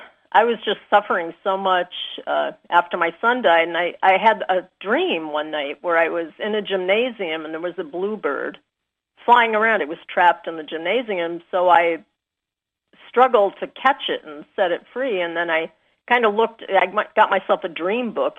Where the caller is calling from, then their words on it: Maine, United States; I'm calling from Maine.